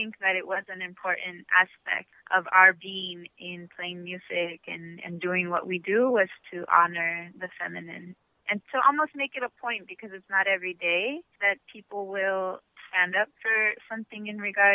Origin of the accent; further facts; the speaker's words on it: Highland Park, California, United States; I'm born and raised in Highland Park, and my business partner, Lauren Kwan Madrid, is born and raised in Boyle Heights.